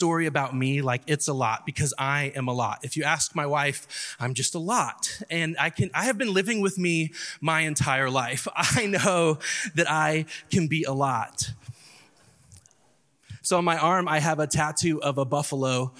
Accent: the South, United States; accent: Southern; Is my Southern accent coming out with that?

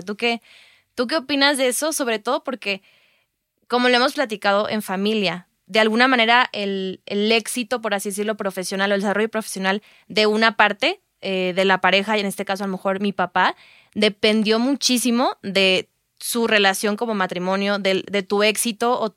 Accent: Culiacán, Sinaloa, Mexico; nosotras somos de Culiacán, y en el norte, saludos a toda la gente del norte

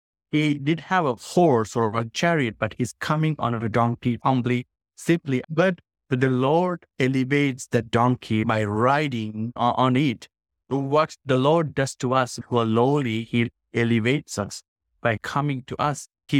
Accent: Sri Lanka; now in Canada; Originally, I was born and raised in Sri Lanka, but I've been living with my family in Canada about 23 years now.

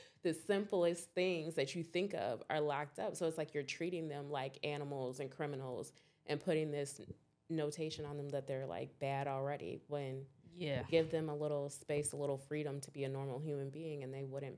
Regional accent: Schaumburg, Illinois, United States; I was born in Maywood, but I think that was just because that's where my mom was at the time. But otherwise, nope. Just I've always been next to Schaumburg.

